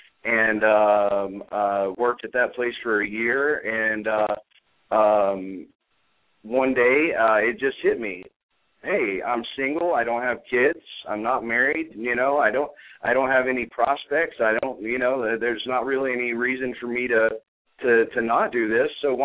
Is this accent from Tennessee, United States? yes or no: yes; Chattanooga, Tennessee, United States; I was raised in Chattanooga. I went to a private school, a private Christian school called Boy Buchanan.